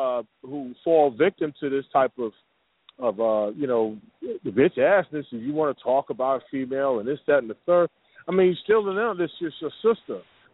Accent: New York, United States; You know, of course, I'm from New York, but I fly up there.

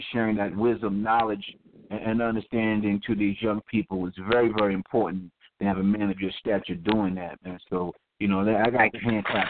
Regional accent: Rockland, United States; moved away; Though I'm from Rockland, I haven't lived there since

